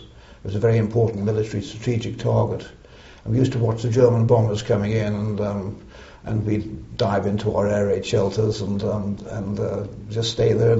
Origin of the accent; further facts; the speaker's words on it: Liverpool, North West England, United Kingdom; I was born in Liverpool. Liverpool, and this was in the Sefton Park area of Liverpool.